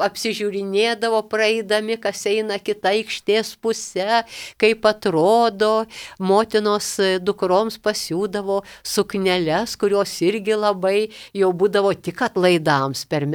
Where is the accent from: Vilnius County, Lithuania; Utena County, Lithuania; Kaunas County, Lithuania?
Utena County, Lithuania; Užpaliai; Aš jau šiek tiek minėjau apie mano tėviškės Užpalių